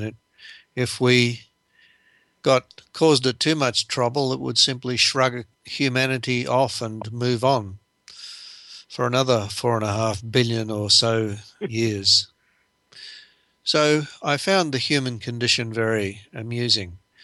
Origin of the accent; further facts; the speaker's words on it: United States; the United States, which is my home country